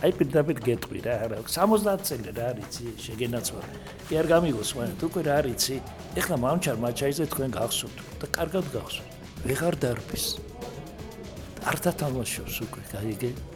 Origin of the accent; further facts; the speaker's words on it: Batumi, Adjara, Georgia; არა ბათუმელი ვარ მე, ბათუმი ვარ.